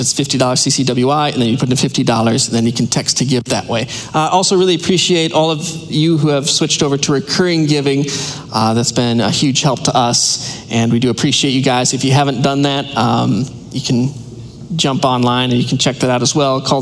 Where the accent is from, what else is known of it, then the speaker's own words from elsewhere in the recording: Marshfield, Wisconsin, United States; Y'all, I'm not from the South. Grew up in Marshfield, Wisconsin. Big city.